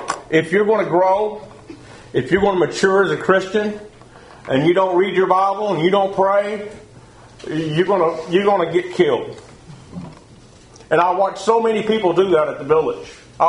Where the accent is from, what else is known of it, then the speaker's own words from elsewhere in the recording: the South, United States; I'm from the South, but I ain't going to talk 90 miles an hour and talk like a Southern black man.